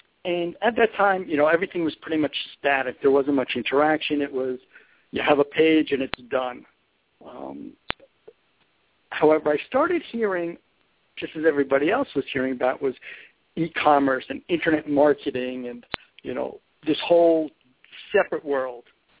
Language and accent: English; Manhattan, New York, United States; I was born and raised in Manhattan, but that's probably going back too far.